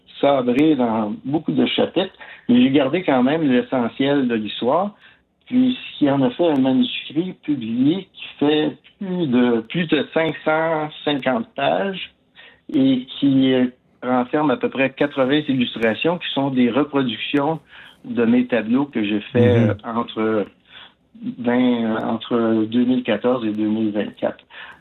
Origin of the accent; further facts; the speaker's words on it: Quebec, Canada; comme je suis natif de l'Abitibi, la vie là-bas est très différente de la vie rurale ici.